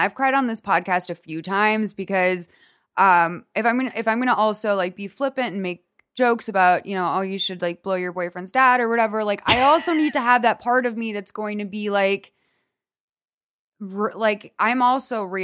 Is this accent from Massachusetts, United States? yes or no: yes; Boston, Massachusetts, United States; now in Los Angeles, United States; Well, we're also spoiled because we grew up in Boston, right?